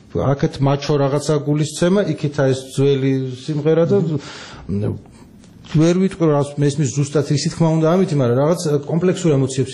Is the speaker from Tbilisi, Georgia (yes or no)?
no; Baghdati, Imereti, Georgia; მეც ბაღდათიდან ვარ, რიგიდან ვარ